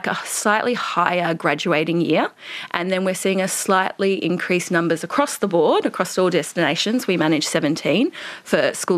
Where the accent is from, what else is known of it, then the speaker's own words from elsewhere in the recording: Tasmania, Australia; I'm actually originally from Tassie, and as you probably know, we do things a little bit differently down there. And if you grew up in a rural area like I did, you actually moved to the city for year 11 and 12.